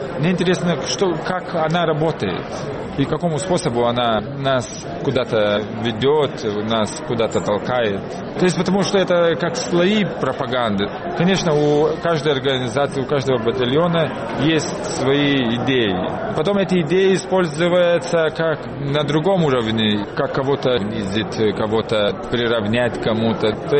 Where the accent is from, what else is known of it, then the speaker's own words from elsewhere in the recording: Lithuania; Потому что я сам из Литвы.